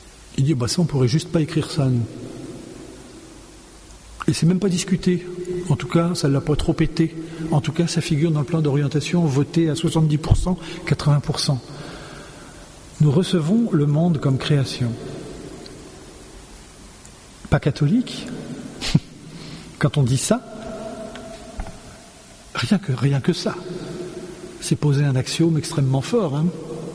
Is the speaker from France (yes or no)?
yes; France; Nous, on est français, hein